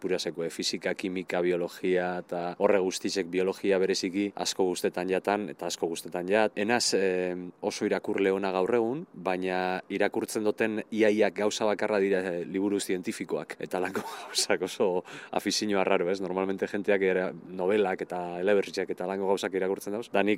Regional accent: Bilbao, Basque Country, Spain; Bilbokoa.

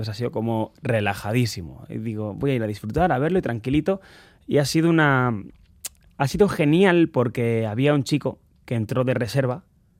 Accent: Barakaldo, Basque Country, Spain; Soy de Baracaldo.

